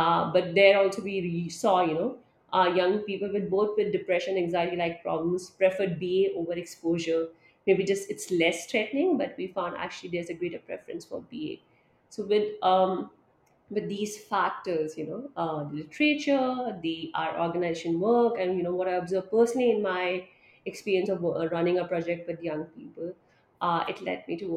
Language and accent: English; India; I am from India